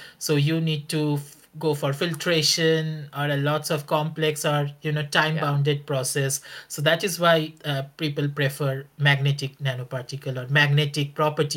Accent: Kolkata, West Bengal, India; So I enrolled my PhD in back to my hometown, which is in Calcutta, in India.

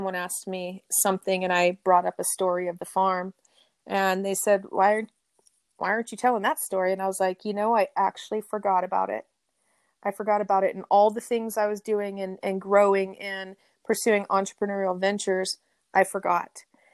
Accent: Colorado, United States; And so we came from Colorado, went back to Colorado, kind of just had to reinvent who we were.

